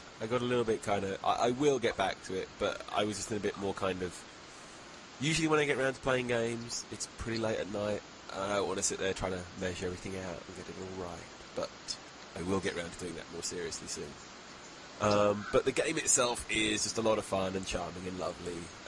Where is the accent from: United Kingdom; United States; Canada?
United Kingdom; Is that for us, though, because we're British?